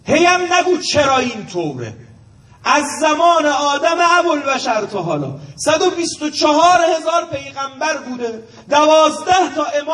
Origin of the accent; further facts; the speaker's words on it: Ahvaz, Khuzestan, Iran; من بچه اهوازم